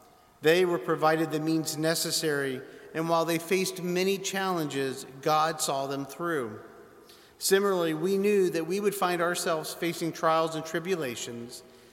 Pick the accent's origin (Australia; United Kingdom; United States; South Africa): United States; Texas; However, I grew up in a predominantly Latino community in Texas and was educated by the Jesuits.